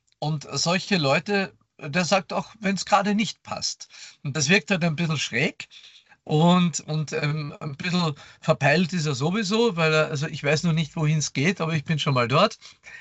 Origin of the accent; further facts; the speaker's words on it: Klagenfurt, Carinthia, Austria; Ich habe da eine wirklich lange Geschichte mit der Polizei in Klagenfurt, wo ich aufgewachsen bin.